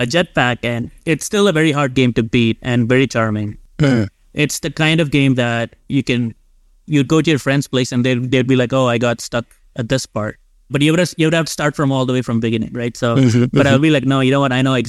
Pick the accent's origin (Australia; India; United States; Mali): India; But growing up in India, it is the game.